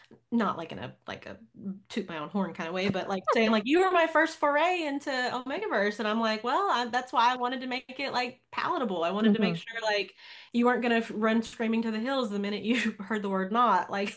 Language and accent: English; the South, United States; And I was like, I'm from the South. We call everything bleachers.